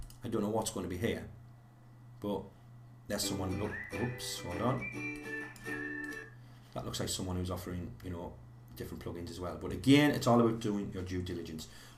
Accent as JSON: {"language": "English", "region": "North East England", "country": "United Kingdom", "said": "John's asking, is my accent Scottish? No, but it's very close. I'm about 100 miles away from Scotland, something like that, from the Scottish border, northeast of England."}